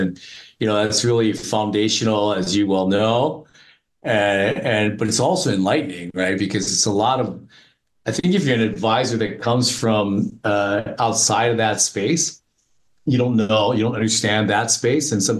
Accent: United States; I'm American, true blue, running through my red, white, and blue veins and my red, white, and blue eyes, even though I don't look it.

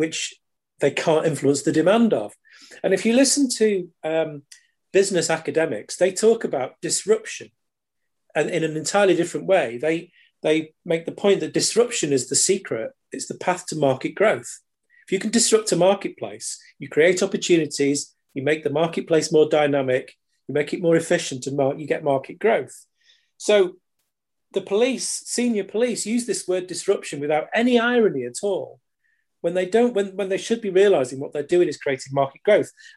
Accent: United Kingdom; or even pride in being British

